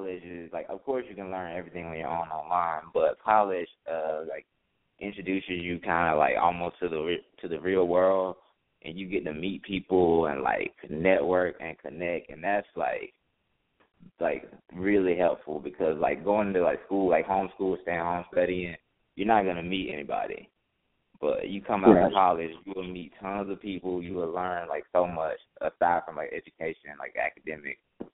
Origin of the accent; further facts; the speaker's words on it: Macon, Georgia, United States; now in Alabama, United States; I'm originally from Georgia, Macon, Georgia, like so close to Atlanta. But right now I've been living in Alabama for like the past 5 years